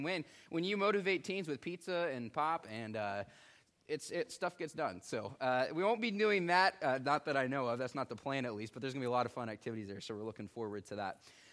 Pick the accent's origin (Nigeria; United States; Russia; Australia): United States; Midwest; But we had some activities growing up in the Midwest where we're surrounded by corn and soybeans.